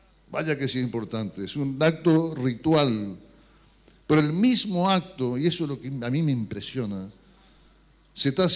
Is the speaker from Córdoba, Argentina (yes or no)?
no; Misiones, Argentina; Somos argentinos, obviamente, pero primero somos misioneros. Primero somos misioneros.